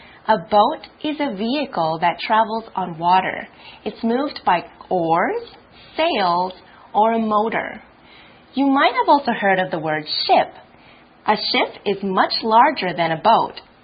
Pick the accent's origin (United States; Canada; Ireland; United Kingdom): Canada; I'm Canadian, which means I'm from Canada.